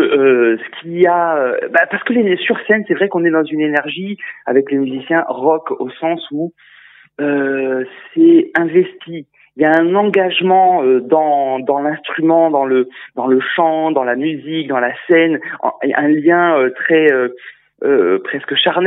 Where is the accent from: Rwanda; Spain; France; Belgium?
France; Occitanie; Donc moi, je viens avec les musiciens du département de l'Hérault